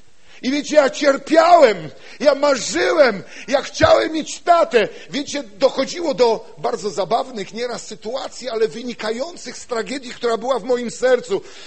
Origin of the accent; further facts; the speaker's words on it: Bydgoszcz, Kuyavian-Pomeranian Voivodeship, Poland; Pochodzę z Bydgoszczy, na dzielnicy, w której mieszkałem, budowano garaże